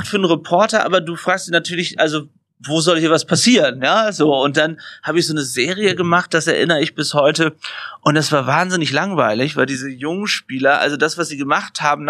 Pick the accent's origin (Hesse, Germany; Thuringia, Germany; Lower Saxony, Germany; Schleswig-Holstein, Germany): Lower Saxony, Germany; Emden; In Emden, in meiner Heimat.